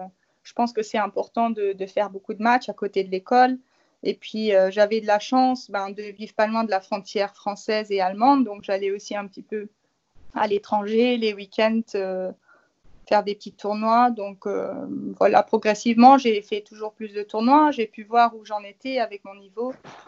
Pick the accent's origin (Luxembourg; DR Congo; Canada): Luxembourg; je suis du Luxembourg.